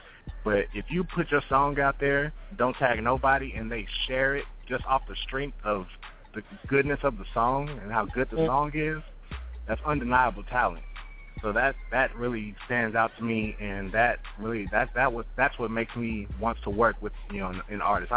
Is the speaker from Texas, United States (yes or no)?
yes; Texas, United States; they just called me … because I was from Texas